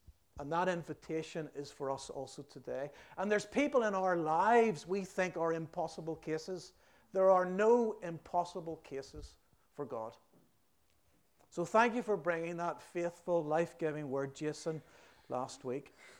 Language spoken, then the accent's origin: English; Belfast, Northern Ireland, United Kingdom; Growing up in Belfast, we had a phrase, he talks a good fight.